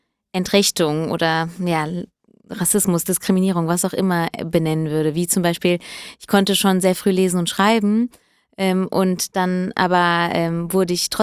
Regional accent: Hesse, Germany; born or raised there

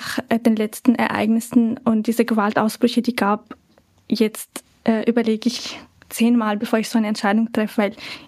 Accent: Syria; now in Vienna, Austria; wie schön das war für mich als Syrerin, die jetzt aus Wien gekommen ist.

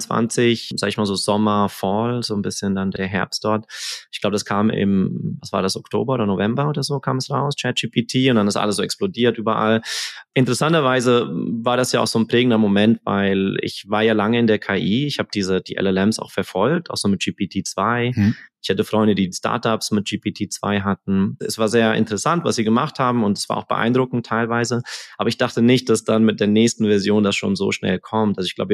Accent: Germany; accent: German; also born or lived in Oxford / Switzerland; now in United States; Vanessa hat mir vorhin erzählt, dass mein Akzent noch ziemlich deutsch ist, was ich so schätzen weiß. Ich bin tatsächlich noch gar nicht so lange hier. Ich bin seit anderthalb oder knapp anderthalb Jahren in den USA, hier bei MIT.

